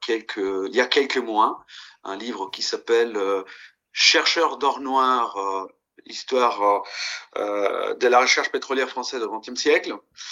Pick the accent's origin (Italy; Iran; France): Italy; Veneto; French is a second language; mon bac que j'ai passé à Venise parce que je suis italien d'origine et je suis grandi dans la terre ferme vénitienne.